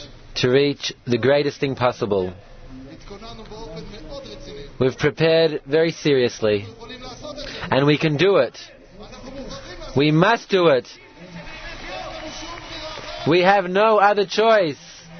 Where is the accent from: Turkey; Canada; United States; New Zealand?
Turkey; I came from Turkey.